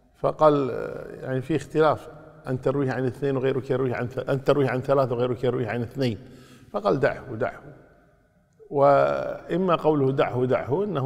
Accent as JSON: {"language": "Arabic", "country": "Kuwait", "said": "يعني مثلا عندنا في الكويت يقولون يعني النساء أكثر من الرجال"}